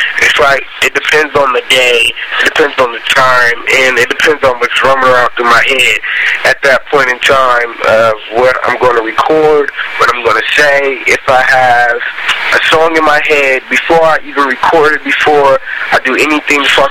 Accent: Columbus, Ohio, United States; also born or lived in Detroit, Michigan; And I'm from Detroit, Michigan. I was raised until I was 4 there, then moved to Columbus, Ohio.

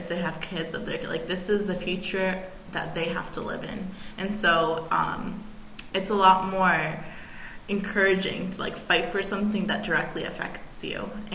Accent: Upper Arlington, Ohio, United States; And growing up in Upper Arlington, I was very sheltered. Very, very sheltered.

